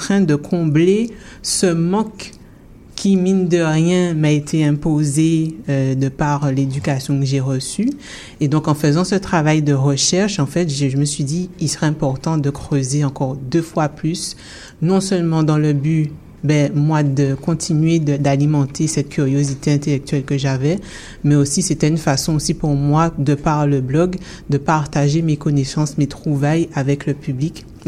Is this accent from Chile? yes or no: no; Guadeloupe; moved away as an adult; now in Montréal, Canada; moi, j'ai quitté la Guadeloupe pour Montréal dans le sens où je ne trouvais pas de travail.